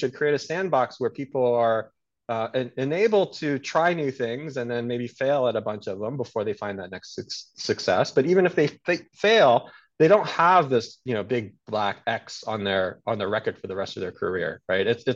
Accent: Texas, United States; I was born here in the States, and I grew up in Texas, right, outside of Dallas, and then I went to school in Austin, right?

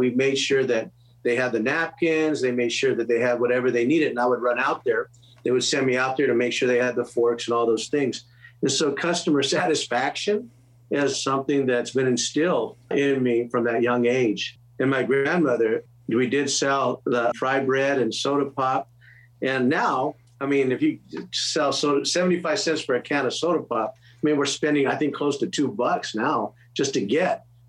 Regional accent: California, United States; when I grew up on the San Manuel Indian Reservation, I went to local schools there, I have many friends in the area.

